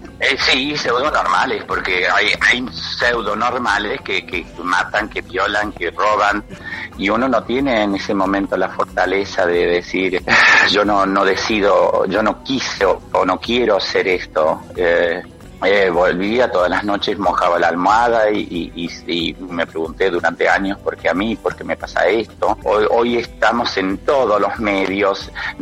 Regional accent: Villa General Belgrano, Córdoba, Argentina; de aquí de Villa General Belgrano. … nacida y criada en Villa General Belgrano.

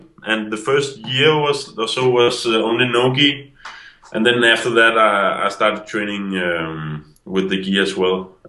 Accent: Denmark; English is a second language; I'm from Denmark. I'm 25 years old.

